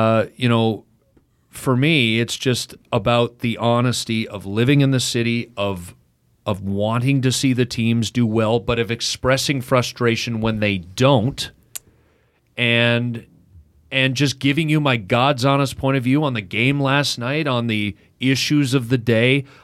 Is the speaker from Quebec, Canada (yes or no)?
no; Oakville, Ontario, Canada; I'm from Oakville, so I'm a GTA suburban Toronto kid. I'm home.